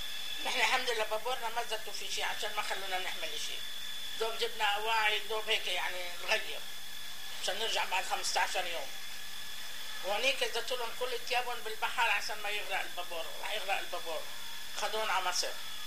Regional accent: Palestine; moved away; كتير كانت تعبانة البلد لما جينا نحن من فلسطين

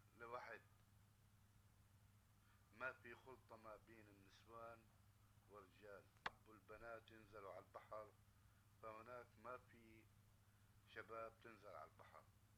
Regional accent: Acre, Northern District, Israel; أنا من عكا ونتحدث من مواليد عكا سنة 1925. احنا في أيام طفولتنا كانت العيشة في عكا أحلى عيشة، وعكا تعتبر كعائلة وحدة.

